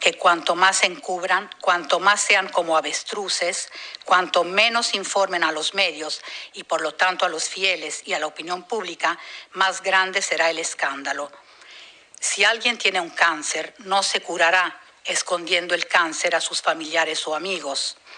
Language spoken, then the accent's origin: Spanish; Mexico; Yo soy mexicana